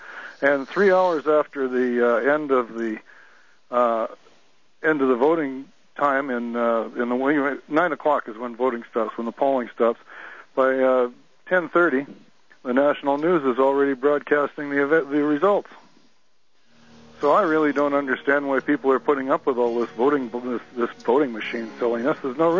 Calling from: British Columbia, Canada; I'm calling from British Columbia.

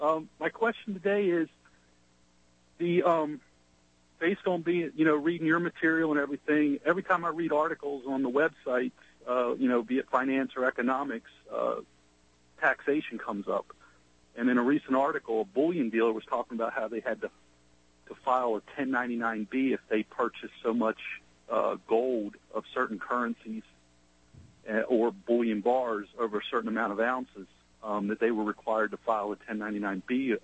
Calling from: Georgia, United States; I'm calling from Georgia.

